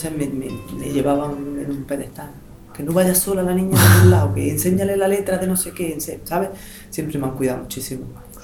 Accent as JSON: {"language": "Spanish", "town": "Granada", "region": "Andalusia", "country": "Spain", "tie": "born or raised there", "said": "Este es un barrio, el Sacromonte y el Albaicín, porque yo me he criado en el Albaicín, soy del Albaicín."}